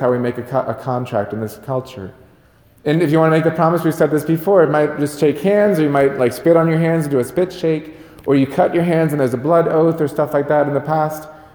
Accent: United States; I'm an American reading scriptures which were very much rooted in Jewish culture, so I miss a lot.

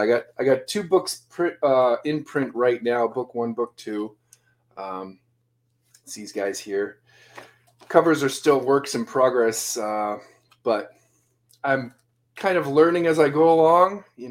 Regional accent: Plaistow, New Hampshire, United States; also born or lived in Massachusetts; Yeah, born and raised in New Hampshire. I mean, well, technically born in Mass, but raised in New Hampshire. When you live in the border of Mass and New Hampshire, you're kind of resident of both.

